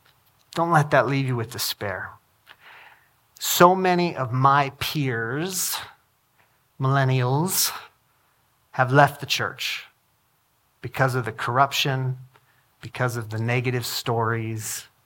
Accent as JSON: {"language": "English", "town": "Albany", "region": "Oregon", "country": "United States", "tie": "born or raised there", "said": "You may not know this, but I grew up in Albany, Oregon, 18 years till I went to college in Reading."}